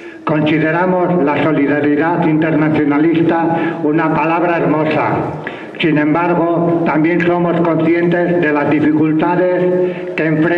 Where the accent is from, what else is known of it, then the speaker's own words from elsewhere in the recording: Basque Country, Spain; Como digo, vengo del País Vasco, una lucha también que está situada en el Estado español.